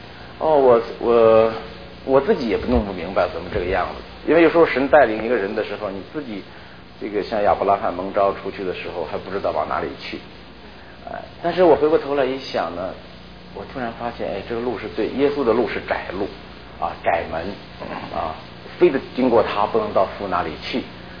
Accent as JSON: {"language": "Chinese", "country": "China", "said": "像我们大陆出来的啊这样的，特别是学文科的。"}